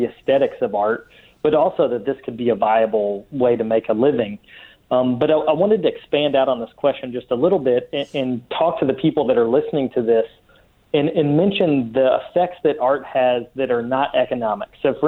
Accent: Virginia, United States; Yeah, I grew up in Virginia where the arts were supported when I was in school.

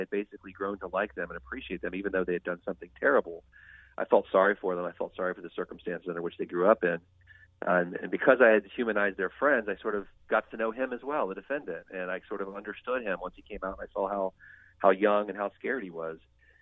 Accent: Ohio, United States; So then I came back to my home state of Ohio

